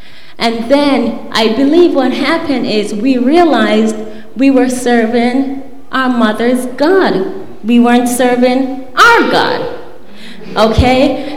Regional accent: Jamaica; moved away; There were 10 of us, and we're originally from Jamaica.

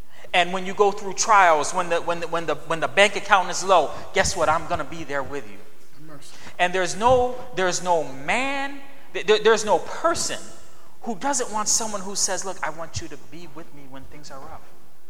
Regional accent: Elmira, New York, United States; now in Albany, United States; when I moved off college campus, and I grew up in Elmira, so that's 3 hours away from here.

